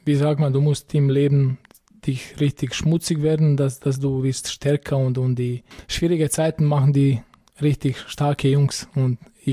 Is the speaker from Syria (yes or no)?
no; Srebrenica, Republika Srpska, Bosnia & Herzegovina; German is a second language; In kleiner Stadt Srebrenica.